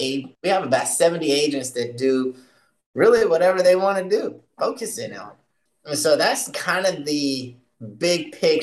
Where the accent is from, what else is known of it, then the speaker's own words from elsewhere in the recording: Stillwater, United States; I went to a little independent agency in my hometown of Stillwater